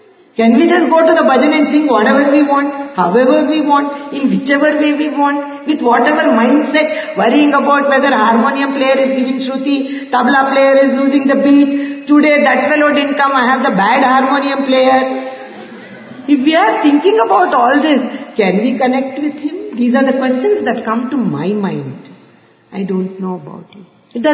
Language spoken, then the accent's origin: English; Bangalore, Karnataka, India; I'm from Bangalore. I grew up in Bangalore.